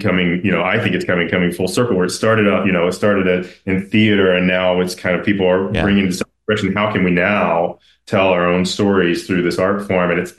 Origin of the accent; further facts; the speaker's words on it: Tennessee, United States; moved away; also born or lived in Chicago; And I think I'm from Tennessee, and I grew up there, and I left to live my authentic life because I just couldn't feel that I could do that on the ground there.